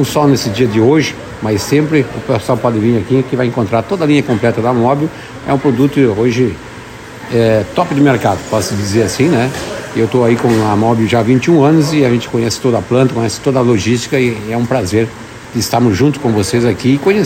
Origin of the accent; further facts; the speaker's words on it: Farroupilha, Rio Grande do Sul, Brazil; É um prazer aí, eu sou de Farroupilha